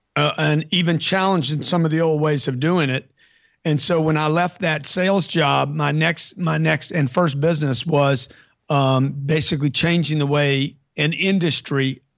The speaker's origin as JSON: {"language": "English", "town": "Lake Charles", "region": "Louisiana", "country": "United States", "tie": "born or raised there", "said": "I grew up in Lake Charles, Louisiana."}